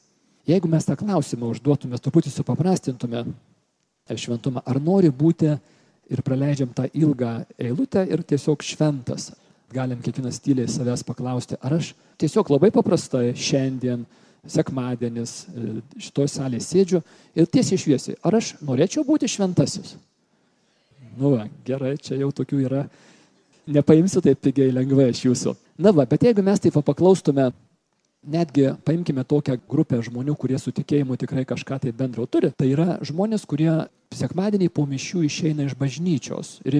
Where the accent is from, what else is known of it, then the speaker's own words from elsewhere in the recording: Kaunas, Kaunas County, Lithuania; Aš esu toks grynas sovietmečio vaikas, užaugau Kaune, 68 gimimo esu